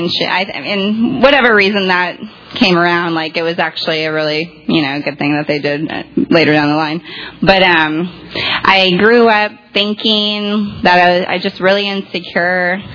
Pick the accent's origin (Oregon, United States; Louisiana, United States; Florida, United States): Florida, United States; Tampa; I grew up in Tampa, not like a lot of others here, because we're pretty unique. So Tampanian, born and raised, lived here pretty much all my life, good and bad.